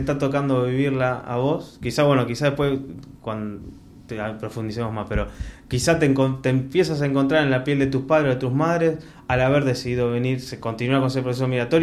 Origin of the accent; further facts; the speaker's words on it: Mexico; born there; nací en México, sí. Pero estoy hablando de que soy vasca, ¿no? También.